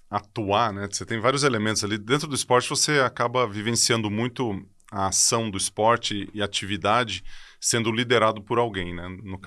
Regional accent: Ribeirão Preto, São Paulo, Brazil; born there; Sou nascido em Ribeirão Preto e fica entre Ribeirão e Uberaba ali. Fica quase um triângulo mineiro.

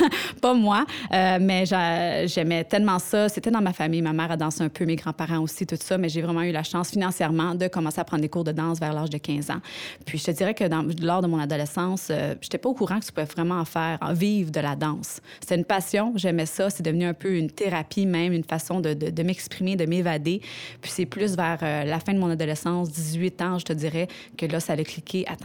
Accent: Montreal, Quebec, Canada; Ben, je suis montréalaise, je suis danseuse professionnelle

